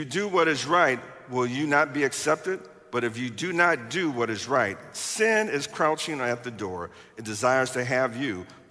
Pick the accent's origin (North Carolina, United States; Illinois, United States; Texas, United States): Illinois, United States; Chicago; I'm from Chicago.